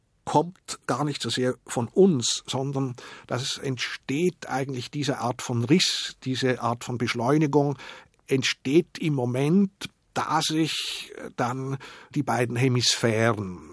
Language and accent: German; Zug, Switzerland; moved away; wenn ich nach Hause komme, wenn ich in die Schweiz komme, deutlicher, gerade auch als Zuger, das ist, dass wir eigentlich zwei Zeiten haben in der Schweiz.